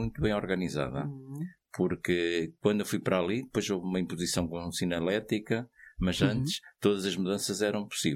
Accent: Coimbra, Portugal; sou de Coimbra.

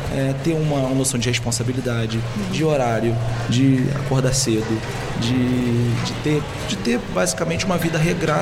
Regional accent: Brazil; moved away as an adult; now in Portugal; E eu sou brasileiro e vim para Portugal para estudar direito.

